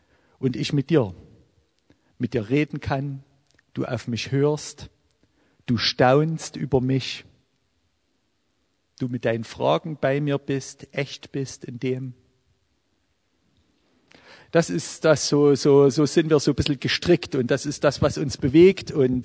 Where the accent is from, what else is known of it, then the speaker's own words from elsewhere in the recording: Wilkau-Haßlau, Saxony, Germany; Ich komme aus dem Flachland. Meine Stadt, wo ich herkomme, nennt sich das Tor zum Erzgebirge.